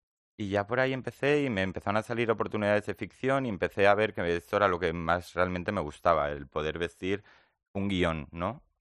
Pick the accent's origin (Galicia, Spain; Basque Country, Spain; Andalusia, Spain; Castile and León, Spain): Castile and León, Spain; León; also born or lived in Mallorca; now in Madrid, Spain; soy de León, luego viví en Mallorca muchos años, casi 20, o sea que media vida en Mallorca. Y ahora en Madrid llevo 8 o 9 años.